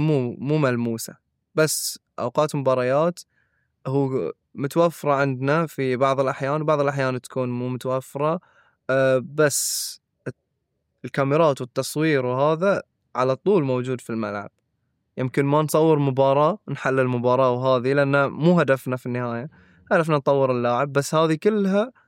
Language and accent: Arabic; Bahrain; المواهب اللي عندنا في البحرين أغلب الأحيان تبدي منافستها في عمر 9-8 سنوات